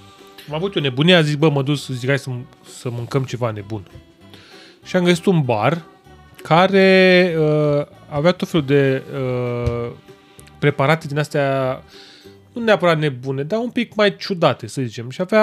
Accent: Romania; doamnă, eu sunt din România

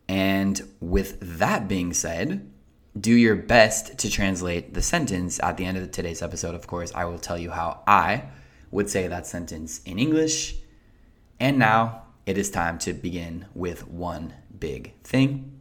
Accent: United States; So I did not take it for granted, because I know as an American, I'm lucky to be able to do that.

